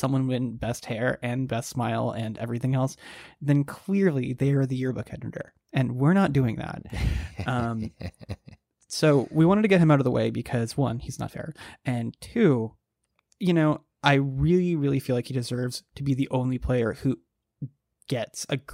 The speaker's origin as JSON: {"language": "English", "country": "Canada", "said": "as a Canadian citizen, nice, and at that time not an American citizen"}